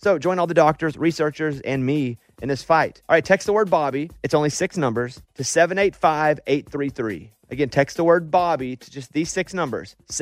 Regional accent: Arkansas, United States; growing up in Arkansas where I grew up. I didn't know anybody played the banjo.

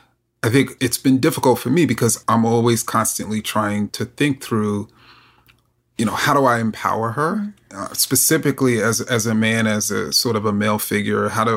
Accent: New York City, New York, United States; which growing up in New York City, I mean, that's what we did. We played basketball.

